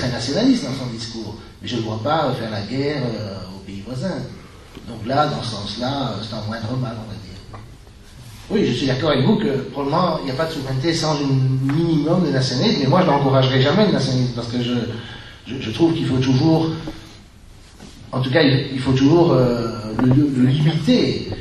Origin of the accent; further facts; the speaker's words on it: Belgium; Quand j'étais jeune en Belgique, on riait de lui